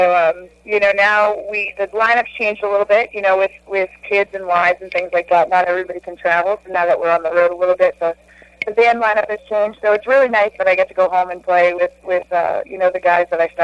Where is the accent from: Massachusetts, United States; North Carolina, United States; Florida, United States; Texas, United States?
Massachusetts, United States; Winthrop; I'm actually from the North Shore. I'm from Winthrop, Mass originally.